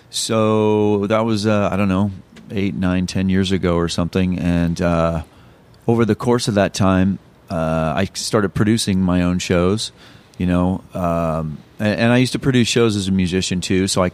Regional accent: Midwest, United States; now in Phoenix, United States; man, I grew up in the Midwest where it snows and there's tornadoes and there's humidity. I was like, we're done with all this. Yeah. Get in the car. We're going. So we moved down here specifically for the weather.

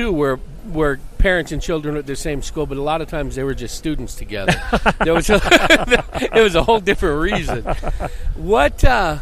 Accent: California, United States; I also, like I said, from California

